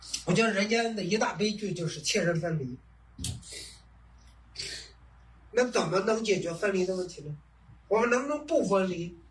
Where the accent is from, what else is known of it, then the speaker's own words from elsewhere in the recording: Qingdao, Shandong, China; 国民党北边主要是从我们青岛走的